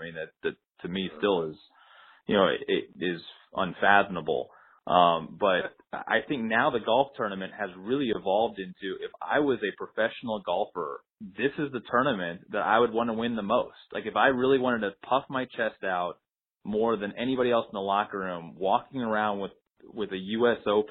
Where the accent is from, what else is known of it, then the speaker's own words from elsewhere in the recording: Wisconsin, United States; I mean, as a Midwesterner, and I guess Wisconsin kind of gets thrown into those of the rest of us, I mean, more of a Great Lakes state.